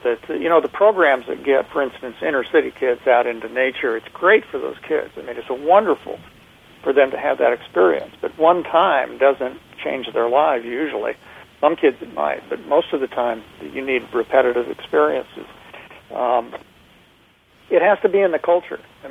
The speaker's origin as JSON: {"language": "English", "town": "Kansas City", "region": "Missouri", "country": "United States", "tie": "born or raised there", "said": "I grew up in Kansas City, Missouri, in Kansas, which is one of the cities in the lower 48 that is the least dense."}